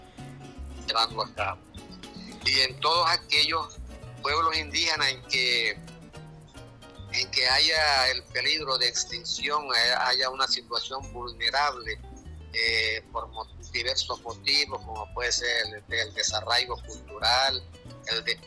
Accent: Venezuela; debemos partir de nuestros idiomas originarios como venezolanos

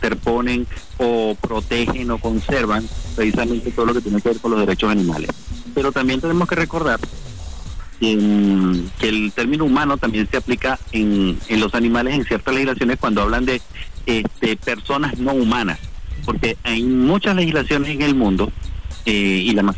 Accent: Venezuela; el deber de nosotros como venezolanos proteger la biodiversidad del mundo.

